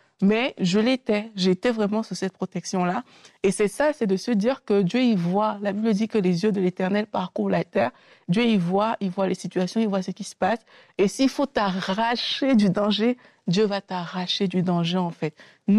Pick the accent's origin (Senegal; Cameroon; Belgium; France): Cameroon; Je vous raconte souvent cette histoire où j'étais chez moi au Cameroun.